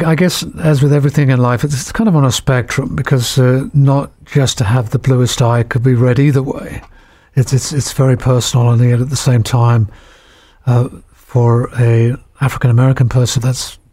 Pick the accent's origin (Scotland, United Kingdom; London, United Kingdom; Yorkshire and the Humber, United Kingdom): London, United Kingdom; I grew up in London, as I said, in the 60s